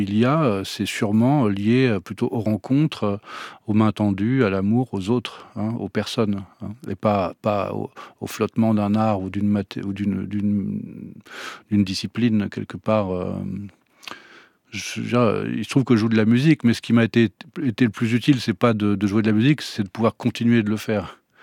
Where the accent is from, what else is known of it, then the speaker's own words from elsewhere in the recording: Auray, Brittany, France; born there; Je suis né à Auray, mais ça c'est pour rire avec vous